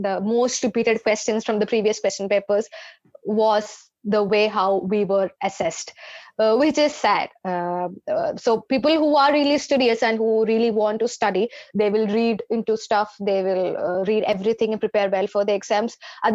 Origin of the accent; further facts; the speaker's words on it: Kerala, India; also born or lived in Maharashtra; So I was from Kerala, I started my law degree from Maharashtra.